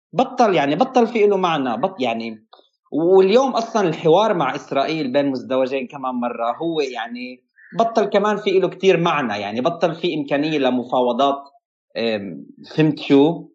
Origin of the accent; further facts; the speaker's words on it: Palestine; moved away; وأنا خرجت من فلسطين أفاجئك، أنا خرجت من فلسطين لأكتشف الفلسطين اللي فيه